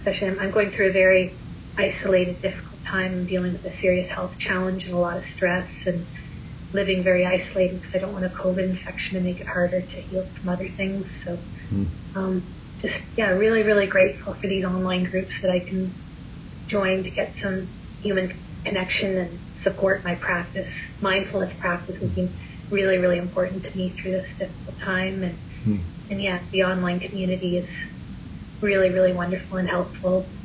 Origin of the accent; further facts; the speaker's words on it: Canada; I'm white Canadian who's been learning from Indigenous people for over 24 years.